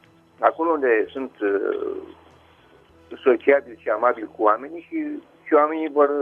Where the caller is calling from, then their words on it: Bucharest, Romania; din București.